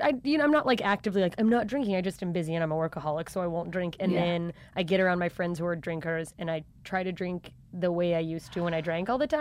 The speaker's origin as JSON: {"language": "English", "region": "Alaska", "country": "United States", "tie": "born or raised there"}